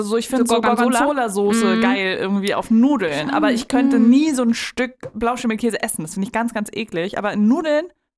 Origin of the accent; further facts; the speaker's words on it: Berlin, Germany; ich komme ja eigentlich aus Berlin.